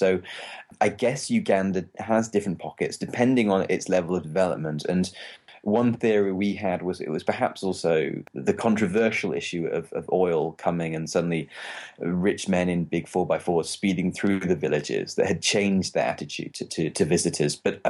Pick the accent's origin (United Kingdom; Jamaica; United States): United Kingdom; England; now in Austria; I'm from England where there's a Premier League football league